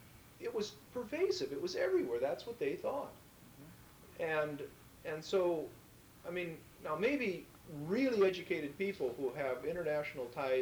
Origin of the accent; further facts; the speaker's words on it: United States; Being an American, I knew that they were naive in a sense of how good we were